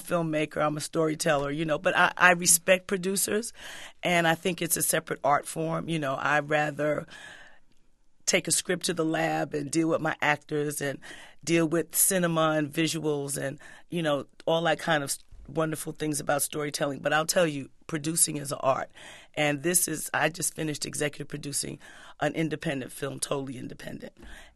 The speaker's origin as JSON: {"language": "English", "town": "Harlem", "region": "New York", "country": "United States", "said": "I started in New York. I'm from Harlem, came from Harlem to Hollywood."}